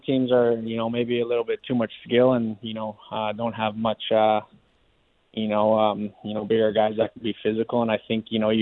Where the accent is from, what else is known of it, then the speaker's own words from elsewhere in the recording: Manitoba, Canada; growing up in Manitoba